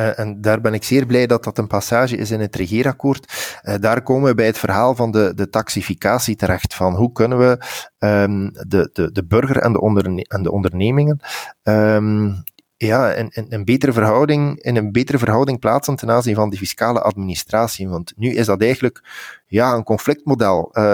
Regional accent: Belgium; Als ik als Belg een kapitaal heb

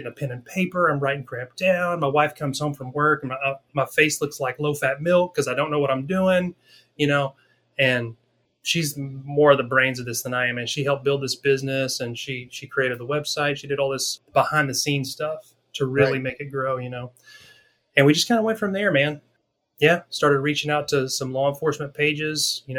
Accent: Arkansas, United States; my background, born and raised in Arkansas, I was a cop for 14 years.

